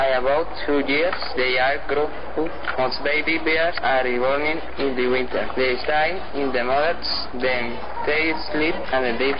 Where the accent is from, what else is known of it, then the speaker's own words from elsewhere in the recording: Bucaramanga, Santander, Colombia; I am 15 years old, I am from Bucaramanga, Santander, Colombia. I study at Promoción Social del Norte High School.